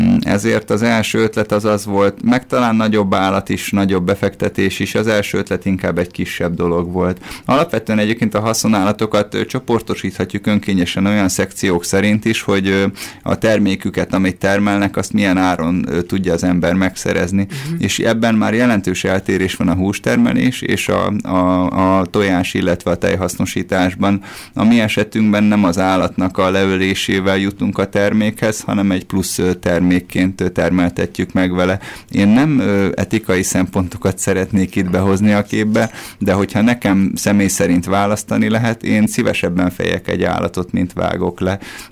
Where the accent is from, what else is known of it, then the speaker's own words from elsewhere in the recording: Budapest, Hungary; én a születési családomban az 5. kerületben nőttem fel, és nagyjából a kamaszkorom végére volt az, hogy a neutrális családom egy az egybe kiköltözött, tehát kiköltöztünk az agglomerációba egy picit, a Rózsavölgybe, ez a 22.